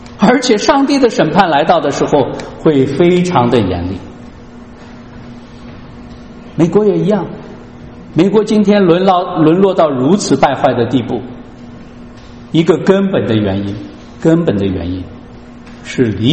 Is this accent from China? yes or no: yes; China; 我们都来自中国